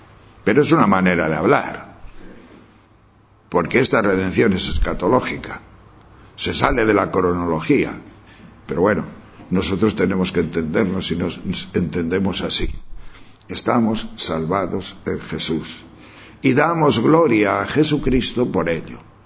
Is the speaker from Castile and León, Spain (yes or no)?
yes; Tejerina, Castile and León, Spain; En mi pueblo, en Tejerina, que nieva metros, allí nadie pasa frío.